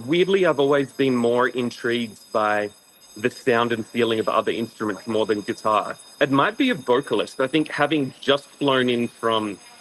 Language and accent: English; Australia; I mean, I grew up in Australia.